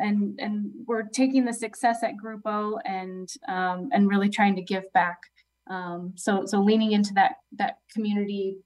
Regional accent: Iowa, United States; Well, I grew up in Iowa, but I currently live in Illinois. And I have to say, I think I've made the switch. So I'm here to stay.

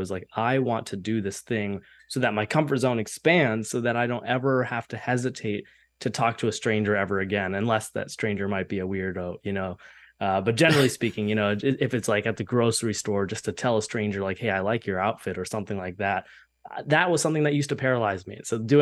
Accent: Columbus, Ohio, United States; I started from my hometown in Columbus, Ohio

